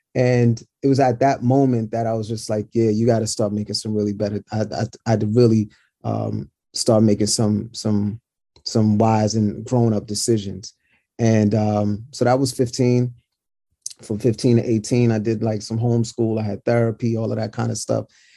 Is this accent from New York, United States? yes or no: yes; Brooklyn, New York, United States; I was the only child. And so, you know, growing up in Brooklyn, being dark-skinned or being intelligent, there were a lot of things you got just picked on, you know, picked about.